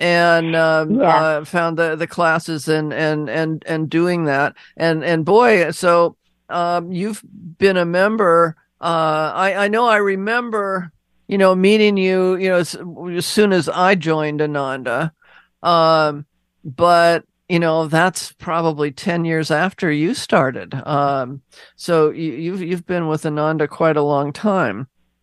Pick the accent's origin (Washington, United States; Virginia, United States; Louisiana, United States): Washington, United States; Seattle; So I grew up in Seattle, Robin, so I'm real familiar with that area.